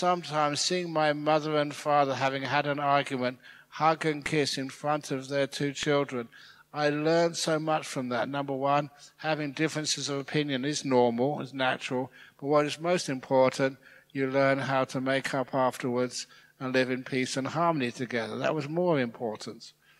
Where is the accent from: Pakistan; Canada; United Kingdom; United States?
United Kingdom; England; I'm English. That's where I was born.